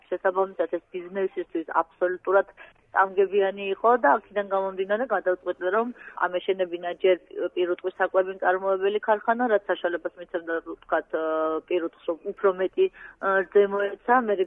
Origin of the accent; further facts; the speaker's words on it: Tbilisi, Georgia; ზოგადად თბილისში ნამდვილად დავიბადე, გავიზარდა, არც სოფელი არ მქონია.